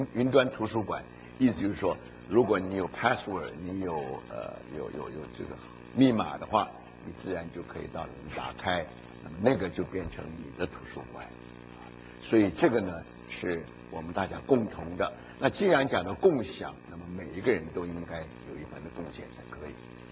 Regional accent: Taiwan; 因为我们在远东长大的，尤其是台湾长大的

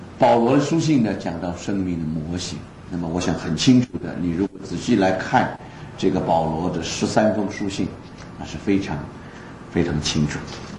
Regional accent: China; 我们中国人就题字书啊

